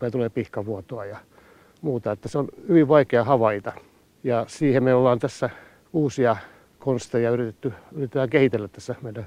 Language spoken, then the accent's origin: Finnish; Finland; sieltä, mistä minä olen kotoisin, eli Kaakkois-Suomesta